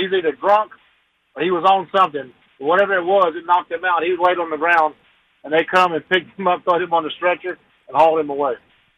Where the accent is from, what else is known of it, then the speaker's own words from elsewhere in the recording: Birmingham, Alabama, United States; now in Gainesville, United States; And I grew up in Alabama, so I got the right to say that.